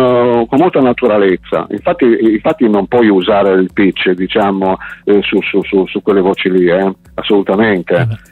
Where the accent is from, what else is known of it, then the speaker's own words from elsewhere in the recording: Ventimiglia, Liguria, Italy; io sono di Ventimiglia, no? Sai che Ventimiglia è una città di confine, sì. Una città, diciamo, forse più multietnica, sì. a livello italiano